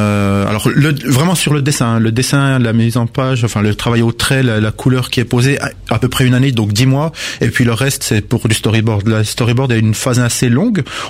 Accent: Montbéliard, Bourgogne-Franche-Comté, France; je viens de Montbéliard, c'est quand même une région et une ville un peu plus industrielle, puisque c'est le berceau des usines Peugeot

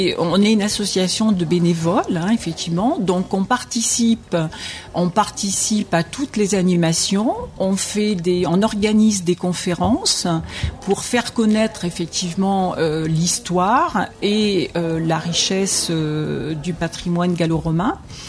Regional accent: Chassenon, Nouvelle-Aquitaine, France; moi, je suis née à Chassenon, donc je suis un pur produit local. Je n'ai pas encore 2000 ans, mais j'ai été bercée dans mon enfance par l'histoire gallo-romaine de Chassenon.

